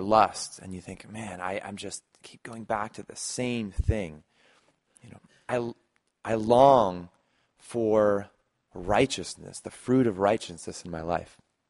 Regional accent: New Jersey, United States; We grew up in the Pine Barrens, and we go hiking and camping out there all the time.

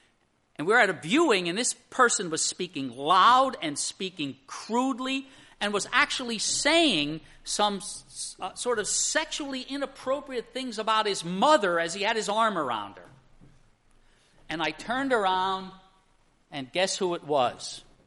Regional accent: Emmaus, Pennsylvania, United States; When I was growing up in the Slovak community in Emmaus

